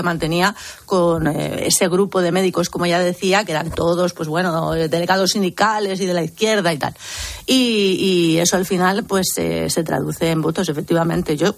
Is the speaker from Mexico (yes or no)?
no; Madrid, Community of Madrid, Spain; como ciudadana, como madrileña, no como periodista